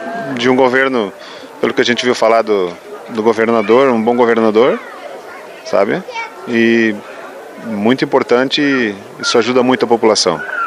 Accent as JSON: {"language": "Portuguese", "region": "Santa Catarina", "country": "Brazil", "said": "Nós estamos acompanhando nossa parente, a gente é de Santa Catarina"}